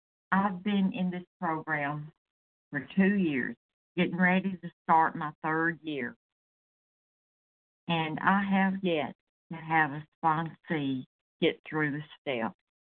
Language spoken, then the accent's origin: English; Malden, South Carolina, United States; I'm from Malden. That's a small town close to Greenville, South Carolina.